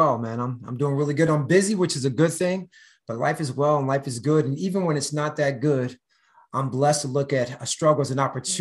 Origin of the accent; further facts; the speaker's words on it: Allentown, Pennsylvania, United States; So I grew up in Allentown's first ward.